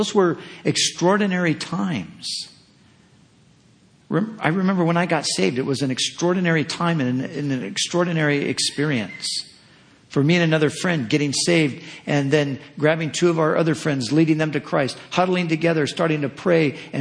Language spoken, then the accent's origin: English; California, United States; born there